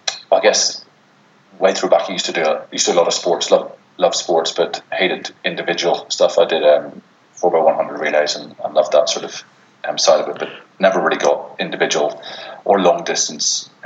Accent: Belfast, Northern Ireland, United Kingdom; I'm from Belfast originally, born and bred

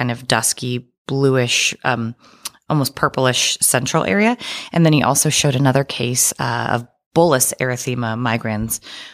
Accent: Oregon, United States; I am from Oregon, but I did my residency back in Boston.

